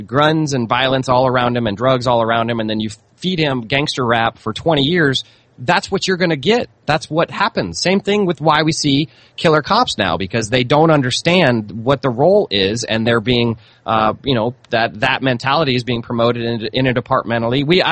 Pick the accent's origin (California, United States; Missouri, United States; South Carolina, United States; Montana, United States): Missouri, United States; St. Louis; I'm from St. Louis, Richard, so I've got lots of friends who live there now